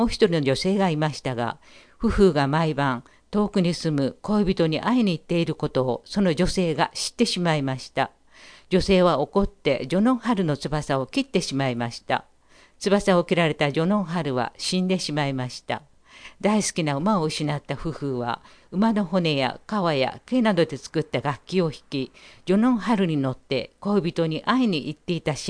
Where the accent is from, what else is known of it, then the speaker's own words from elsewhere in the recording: Mongolia; 今回は私の故郷であるモンゴル国で言い伝えられてきた